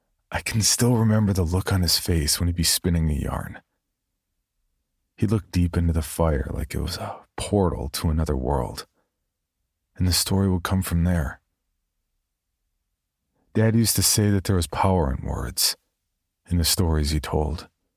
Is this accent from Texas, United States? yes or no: yes; San Antonio, Texas, United States; I grew up in San Antonio, Texas, and this was as far from home as I could get.